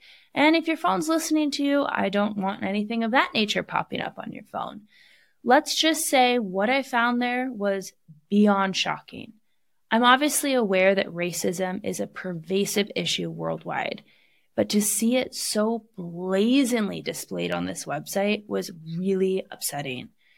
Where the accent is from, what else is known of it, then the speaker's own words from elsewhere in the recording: Alaska, United States; When I was growing up in Alaska, we referred to these small towns as bush towns